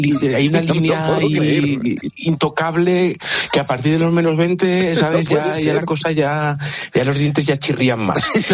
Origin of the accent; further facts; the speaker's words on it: Aragon, Spain; Soy aragonés y los aragoneses somos gente fina.